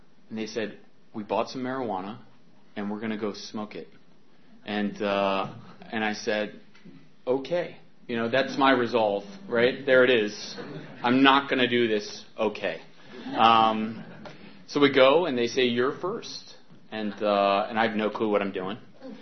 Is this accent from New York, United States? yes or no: no; Virginia, United States; I grew up in Northern Virginia with three sisters and my grandparents and my mom all under the same roof.